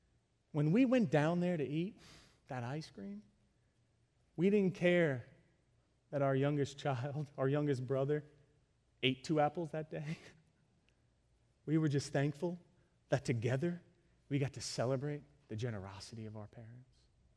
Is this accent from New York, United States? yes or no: yes; New York, United States; I'm a New Yorker.